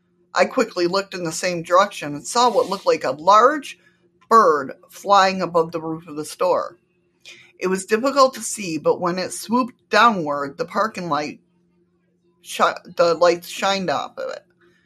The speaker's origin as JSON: {"language": "English", "region": "Texas", "country": "United States", "tie": "born or raised there", "also_born_or_lived": "Ohio", "said": "I grew up in Texas and only lived in Ohio for a few years."}